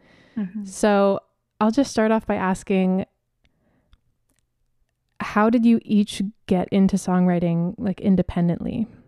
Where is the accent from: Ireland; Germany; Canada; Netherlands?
Canada; immediately connected just through all being Canadian.